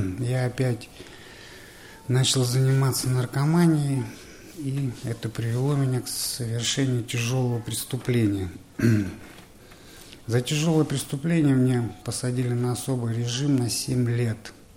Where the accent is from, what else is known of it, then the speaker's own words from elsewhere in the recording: Taldykorgan, Jetisu Region, Kazakhstan; born there; Я родился в Казахстане, в городе Талдыкургане. Воспитывали мои бабушка и дедушка, моего отца.